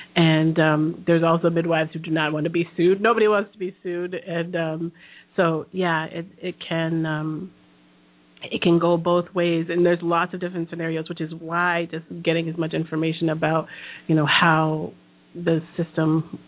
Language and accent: English; Boston, Massachusetts, United States; I grew up in Boston, which has the best medical facilities arguably in the world